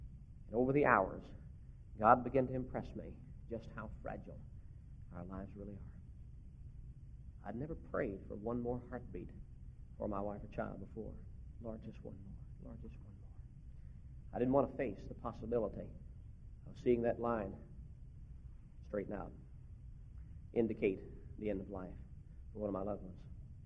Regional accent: Kentucky, United States; I was raised in Northern Kentucky.

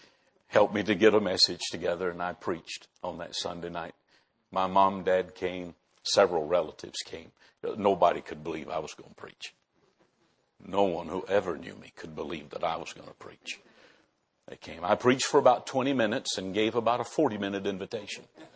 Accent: Florida, United States; I grew up in Florida. My soul on earth, I thought bathing was taking a bath.

